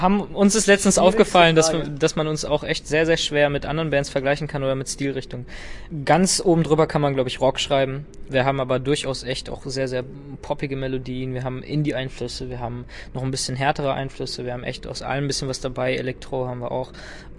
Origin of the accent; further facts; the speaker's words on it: Bad Oeynhausen, North Rhine-Westphalia, Germany; Wurzeln sind in Westfalen. Die Jungs kommen alle aus Minden, ich komme aus Bad Oeynhausen, ist alles in der gleichen Ecke.